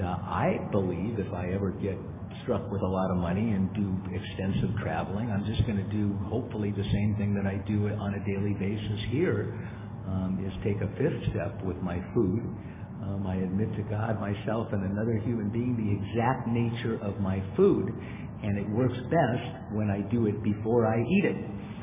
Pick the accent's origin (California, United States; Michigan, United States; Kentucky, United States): California, United States; San Diego; I went to San Diego. I'm from San Diego. That's the extent of my traveling.